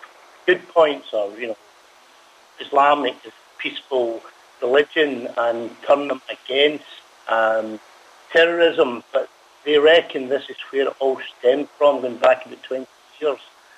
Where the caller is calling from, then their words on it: Netherlands; Okay, this is … in Holland.